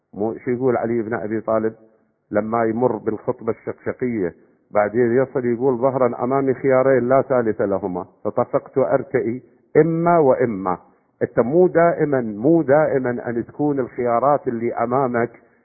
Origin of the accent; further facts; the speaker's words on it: Iraq; إحنا عندنا بالعراق الآن